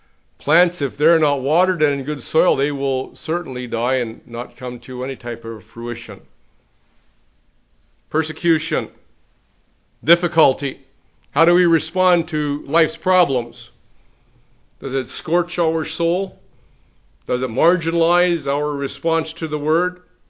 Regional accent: Pacific Northwest, United States; Growing up in the Northwest, I could relate to that with the Himalaya blackberries, brought by some well-intentioned immigrants

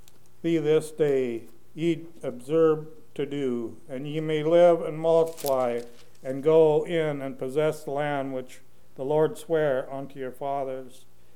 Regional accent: Tri-Cities, Washington, United States; I come from the Tri-Cities, and we grow enough stuff there to feed a big portion of the world.

